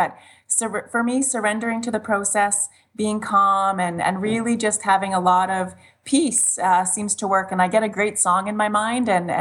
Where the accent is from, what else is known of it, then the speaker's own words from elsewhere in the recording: Saskatchewan, Canada; now in Kelowna, Canada; I have 9 brothers and sisters, actually, and we grew up in Saskatchewan, lived on a farm